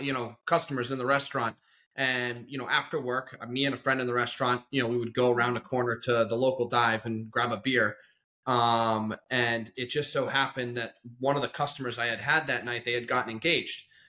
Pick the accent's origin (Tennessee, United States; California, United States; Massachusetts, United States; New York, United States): Massachusetts, United States; Randolph; Nicole grew up in Roxbury. I grew up in Randolph, you know, high school rivals.